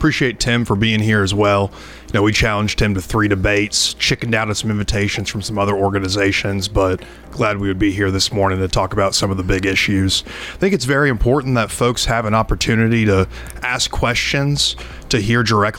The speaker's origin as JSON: {"language": "English", "town": "Rockvale", "region": "Tennessee", "country": "United States", "tie": "born or raised there", "said": "I'm born and raised in Rutherford County, grew up in the Rockvale community, attended Eagleville, Rockvale, Central Magnet all for various periods of time."}